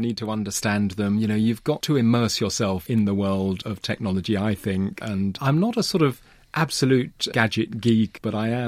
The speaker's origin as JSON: {"language": "English", "region": "England", "country": "United Kingdom", "tie": "born or raised there", "also_born_or_lived": "Africa", "said": "So actually, I grew up partly in England, partly in different parts of Africa."}